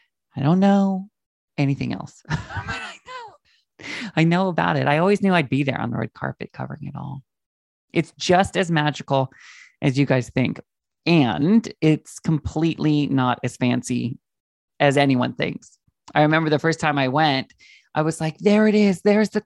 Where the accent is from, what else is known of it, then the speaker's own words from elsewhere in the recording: Washington, United States; cause I grew up in Washington State, right under British Columbia.